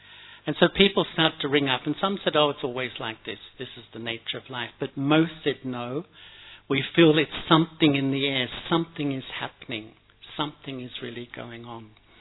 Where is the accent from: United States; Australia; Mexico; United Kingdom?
Australia; Melbourne, Victoria; I grew up in Melbourne, and I think from a young age, I was a bit of a searcher